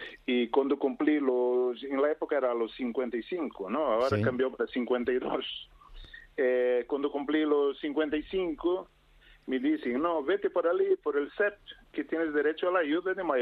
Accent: Brazil; now in Spain; Se llevo exactamente 20 años cotizados en España, ¿no? Que yo soy de Brasil.

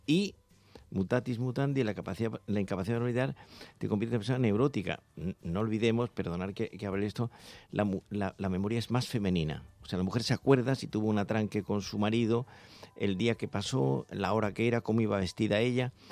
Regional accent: Andalusia, Spain; Yo soy andaluz … somos todos de Andalucía

